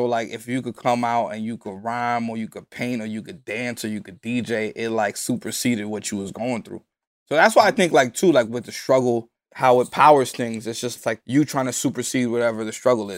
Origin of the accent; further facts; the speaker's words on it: Bronx, New York, United States; Look at hip hop. Look at music. I'm from the Bronx.